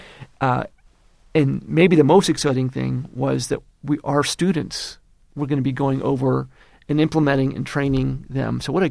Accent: Kenya; how about if I invite a delegation, you know, from the government where I grew up in Kenya here, and can you arrange a meeting?

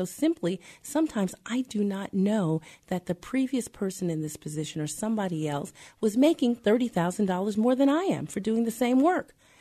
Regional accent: New York City, New York, United States; now in Pittsburgh, United States; I'm not a Pittsburgher, I'm originally from New York City, but when I think about Pittsburgh after living here almost 20 years, I think about this kind of blue-collar city, this friendly, family-oriented city.

